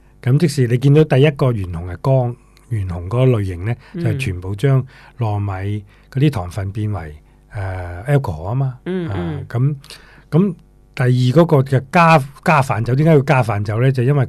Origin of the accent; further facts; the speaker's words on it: China; 即是我们中国人喝你觉得很舒服咯